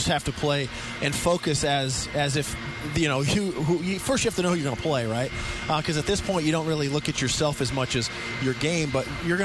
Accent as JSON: {"language": "English", "region": "Nebraska", "country": "United States", "tie": "born or raised there", "said": "I was driving here today thinking about when I was growing up in Nebraska and we'd make playoffs."}